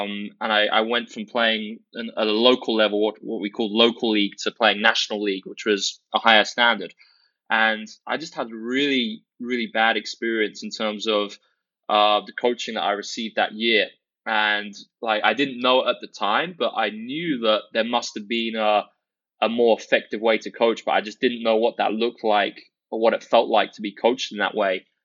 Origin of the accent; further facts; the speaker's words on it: Guildford, South East England, United Kingdom; growing up in England, a town called Guildford, a pretty small town outside London.